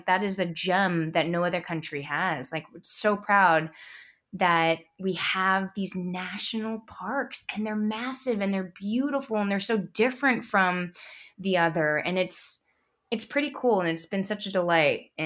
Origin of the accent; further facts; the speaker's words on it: San Francisco, California, United States; I grew up in San Francisco, so we'd always go to Big Sur or the Redwoods or Point Reyes.